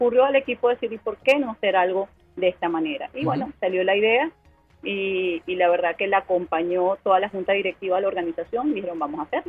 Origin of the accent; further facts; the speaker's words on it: Venezuela; invitarnos a hacer una pieza como venezolanos más que somos, ¿no?